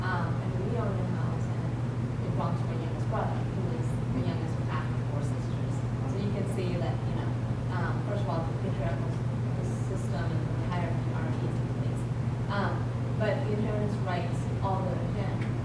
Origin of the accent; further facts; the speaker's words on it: Pakistan; first of all, I'm from Persian from Pakistan